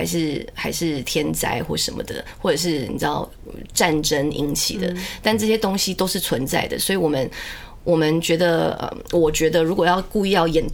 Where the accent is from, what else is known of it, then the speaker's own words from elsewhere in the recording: Vancouver, British Columbia, Canada; 那因为我就是温哥华的